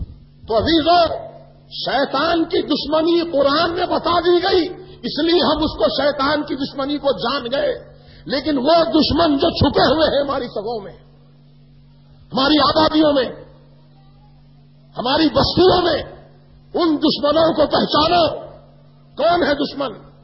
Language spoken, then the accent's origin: Urdu; Hyderabad, Sindh, Pakistan; بتائیے ہمارے حیدرآباد میں، میں بچپن میں جب چھوٹا سا تھا، 5-7 سال عمر تھی میری